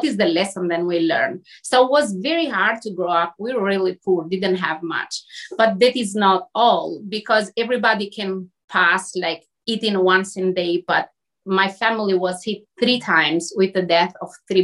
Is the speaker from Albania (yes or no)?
yes; Albania; English is a second language; So I was born in Albania in a family of six siblings, and I have two wonderful parents, mom and dad. But at the time that I was born and growing, it was communist country.